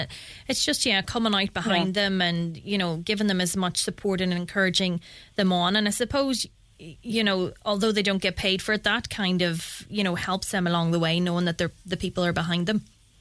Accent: Tyrone, Northern Ireland, United Kingdom; Well, I'm from Tyrone and live in Tyrone, so.

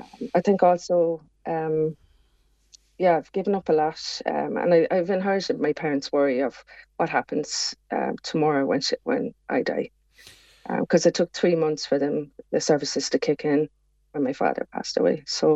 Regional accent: Cork, Munster, Ireland; because I'm from Cork myself

